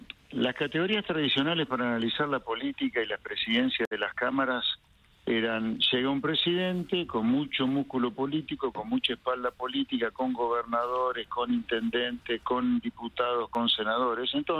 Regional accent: Argentina; como liberal y como argentino le deseo lo mejor

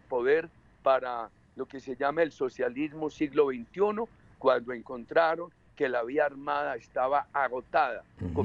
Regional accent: Colombia; En mi país ha habido ese apoyo a un proyecto socialista sumamente peligroso

